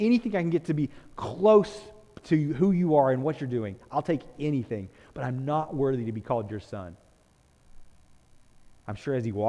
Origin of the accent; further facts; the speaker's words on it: Texas, United States; but I'm from Central Texas, and mesquites are the bane of our existence, okay?